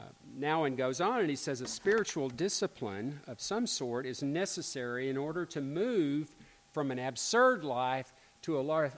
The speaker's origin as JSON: {"language": "English", "town": "Little Rock", "region": "Arkansas", "country": "United States", "tie": "born or raised there", "said": "growing up in Little Rock and the church I grew up in."}